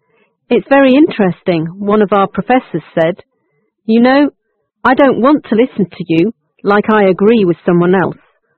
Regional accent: China; now in United States

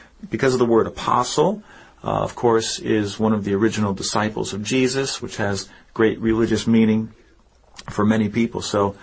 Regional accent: East Coast, United States; And I'm from the East Coast, as I said before, and normally if I'm going somewhere, I take a plane and I just fly right over Middle America

